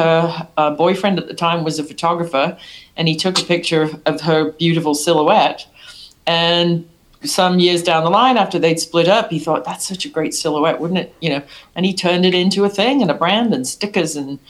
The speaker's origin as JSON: {"language": "English", "country": "United Kingdom", "lives_now": "United States", "said": "even though I'm from Britain"}